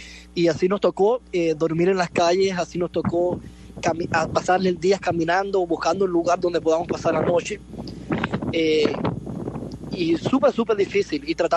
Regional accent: Banes, Holguín, Cuba; porque yo soy natal de Vanes, Holguín.

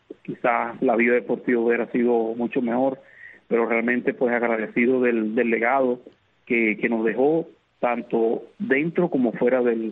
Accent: Nicaro, Holguín, Cuba; also born or lived in Mayarí; soy originario del municipio Mayarí, provincia de Holguín. Me crié en la localidad de Levita, Nicaro, conocida principalmente por la fabricación de níquel.

